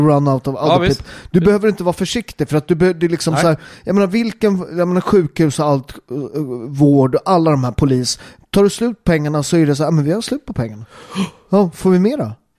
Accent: Southern Italy, Italy; now in Sweden; som nere där jag kommer från, vi har ju inte uppvärmt liksom. Det behövs inte i Syditalien.

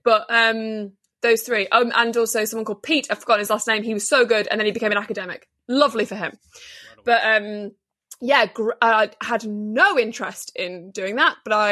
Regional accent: North West England, United Kingdom; also born or lived in Liverpool; grew up in northwest Cheshire. Right. So that, which is sort of like nondescript. That's like nondescript north that no one can ever place. But not in the, I'm just being very clear, not in the posh part

